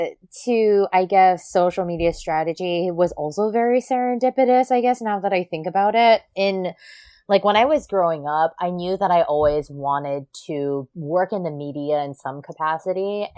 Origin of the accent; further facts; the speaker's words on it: Hawaii, United States; I'm from Hawaii.